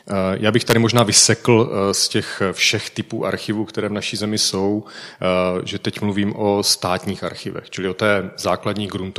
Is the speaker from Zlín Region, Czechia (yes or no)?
yes; Vsetín, Zlín Region, Czechia; born there; tak jsem zašel do okresního archivu ve Vsetíně, v mém rodišti